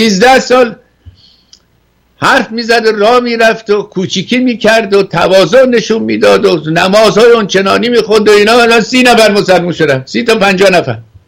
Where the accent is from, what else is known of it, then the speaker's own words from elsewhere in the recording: Iran; moved away; چون من از ایران که اومدم 45 سال بود